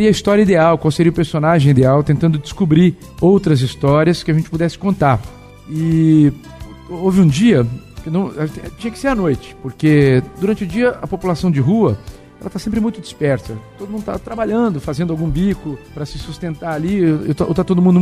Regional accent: Tupã, São Paulo, Brazil; Eu morava em Tupã, eu sou daqui de Tupã, morava perto da rádio

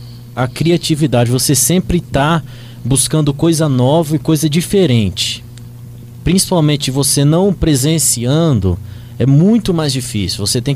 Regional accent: Regente, Brazil; Eu comecei em Regente, eu sou de Regente.

